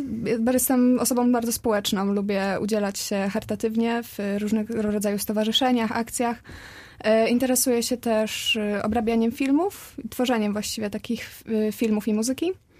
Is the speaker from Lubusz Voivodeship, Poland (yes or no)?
yes; Zielona Góra, Lubusz Voivodeship, Poland; born there; Urodziłam się w Zielonej Górze.